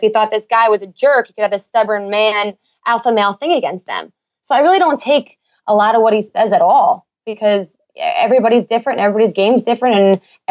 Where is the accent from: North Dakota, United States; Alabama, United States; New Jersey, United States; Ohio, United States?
New Jersey, United States; So I'm from Jersey and I hear this Boston